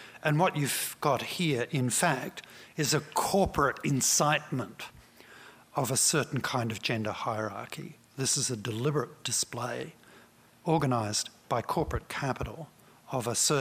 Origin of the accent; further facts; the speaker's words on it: Sydney, New South Wales, Australia; in my hometown of Sydney